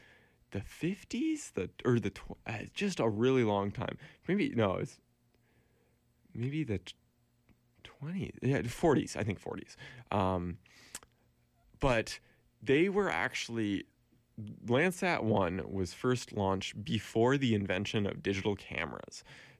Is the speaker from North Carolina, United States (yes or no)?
no; Beaverton, Oregon, United States; And I'm looking at my hometown right now, and I can of Beaverton, Oregon, in the United States, just outside of Portland, 20 minutes